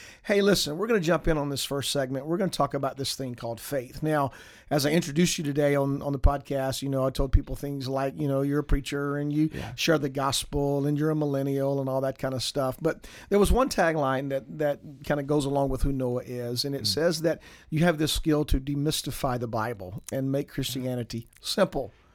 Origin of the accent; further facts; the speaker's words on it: Georgia, United States; moved away as an adult; So I grew up in Georgia.